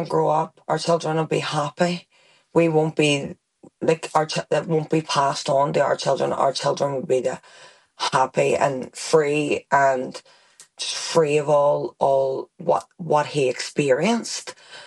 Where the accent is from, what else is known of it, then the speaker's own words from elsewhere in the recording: Belfast, Northern Ireland, United Kingdom; There is a lot of good people in the New Lodge area. Like I came from the Lodge, so I know I'm a good person, and yeah.